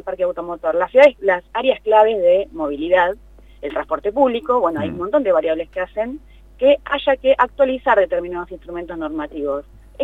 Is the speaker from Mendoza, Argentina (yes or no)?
no; La Plata, Buenos Aires Province, Argentina; Yo soy platense, nací en el barrio Hipódromo.